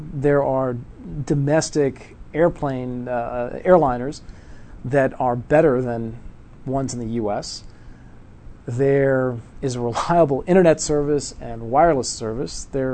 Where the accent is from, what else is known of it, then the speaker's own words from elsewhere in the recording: Stillwater, Oklahoma, United States; also born or lived in Punjab, India; I was born in India. I was born in Punjab, which is the northwest province near the border with Pakistan. I came to the U.S. when I was very young, 4 years old, to Stillwater, Oklahoma, in 1967. So I've been here a long time.